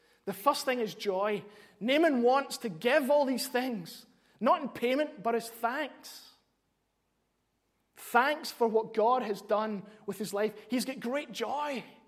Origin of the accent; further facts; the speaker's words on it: Scotland, United Kingdom; moved away; And it reminds me that I'm Scottish, of what I, you know, what I've left behind.